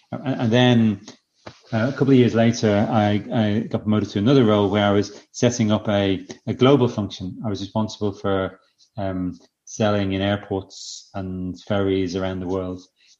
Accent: Ireland; As an Irish Catholic, I feel guilty for everything

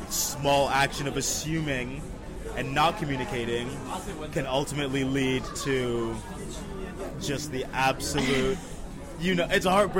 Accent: Brooklyn, New York, United States; I'm from New York, I'm from Brooklyn.

